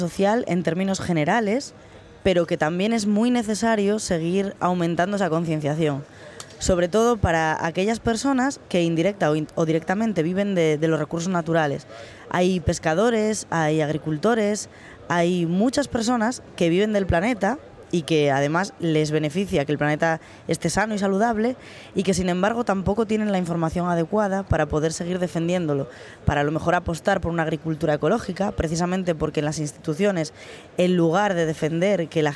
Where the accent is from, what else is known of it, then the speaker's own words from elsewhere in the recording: Asturias, Spain; yo vengo de Asturias